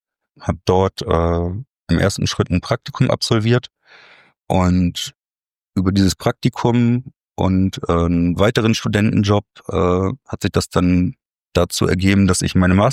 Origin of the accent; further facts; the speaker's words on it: Kiel, Schleswig-Holstein, Germany; also born or lived in Bielefeld; Ich bin geboren, aber auch quasi wirklich nur geboren in Bielefeld und bin dann in Kiel aufgewachsen, beziehungsweise einem Randdorf von Kiel. Und bin hier in Kiel zur Schule gegangen, habe mein Abitur gemacht und dann auch mein gesamtes Studium in Kiel verbracht